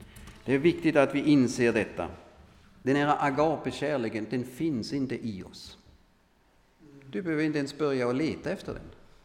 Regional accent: Germany; Och det kan jag knappt säga som tysk.

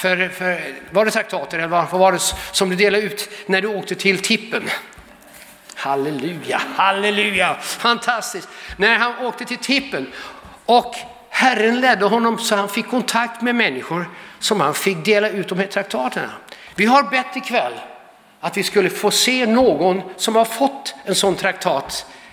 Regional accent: Netherlands; Och jag har vuxit upp i Nederland, som det heter på holländska.

